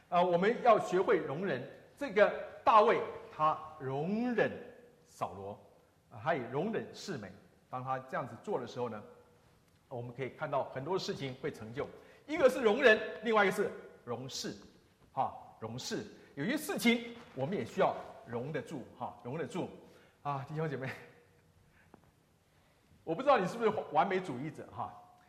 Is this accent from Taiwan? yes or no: yes; Taiwan; also born or lived in Hong Kong; 我也是香港出生的，但是在台湾长大，